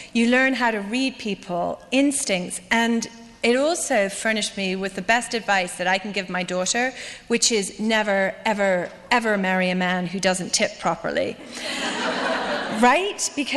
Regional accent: Scotland, United Kingdom; also born or lived in London / Ireland; I was born in London, I was brought up in Scotland and Ireland, my father is an actor, and my mother was a literary agent

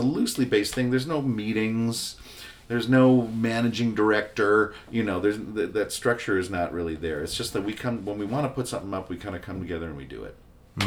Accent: Evanston, Illinois, United States; I grew up in Evanston. So even longer than that, really, in the area. I went to school in L.A. and then came back here.

